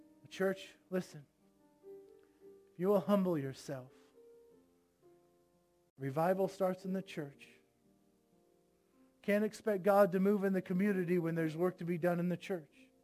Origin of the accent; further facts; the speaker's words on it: Florida, United States; We come from Florida. We had bad trees.